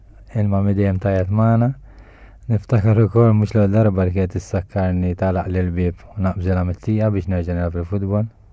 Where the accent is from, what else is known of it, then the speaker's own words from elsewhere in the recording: Rabat, Western Region, Malta; Konna naħna jien mir-Rabat, konna noġu ġo l-Flets, il-Rabat, bejn il-blok ta' l-Flets kien hemm pjazza u dejjem nilagħbu hemmhekk.